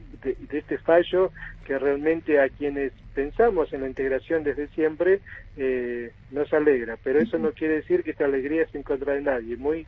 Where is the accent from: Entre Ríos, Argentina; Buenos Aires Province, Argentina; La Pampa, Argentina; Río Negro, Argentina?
Río Negro, Argentina; San Antonio Oeste; Yo soy nacido y criado en San Antonio.